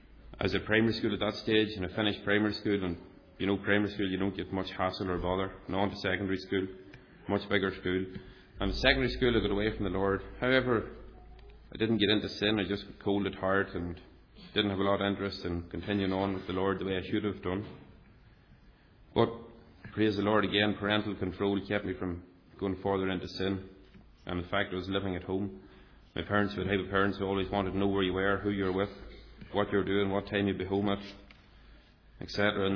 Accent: Clavey, Northern Ireland, United Kingdom; As many of you already know, I was born in Fermanagh and was brought up in a wee village called Clavey, outside Five Mile Town, a couple of miles from Five Mile Town. I had the great privilege of being born into a Christian home

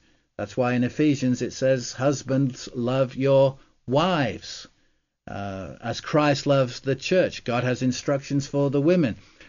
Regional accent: England, United Kingdom; I remember growing up in England where from 1979 to 1990, the political head of the nation was Margaret Thatcher.

